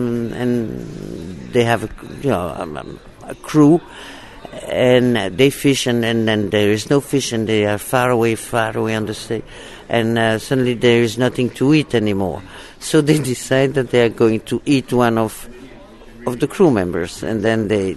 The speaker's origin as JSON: {"language": "English", "town": "Marseille", "region": "Provence-Alpes-Côte d'Azur", "country": "France", "tie": "born or raised there", "said": "I was born in Marseille, and so very close to the sea."}